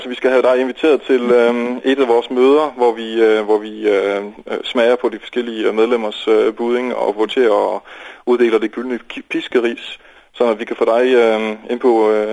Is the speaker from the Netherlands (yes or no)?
yes; Netherlands; Danish is a second language; now in Denmark; nu kommer jeg selv fra Holland, og der spiser man meget af det.